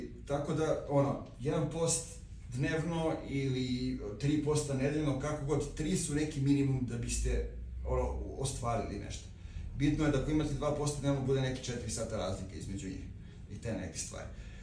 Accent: Pirot, Southern and Eastern Serbia, Serbia; now in Novi Sad, Serbia; dolazim iz Pirota. Iz malog mesta

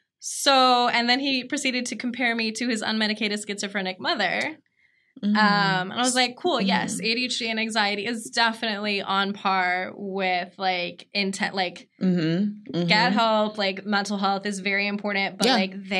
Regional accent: Houston, Texas, United States; I grew up in Houston.

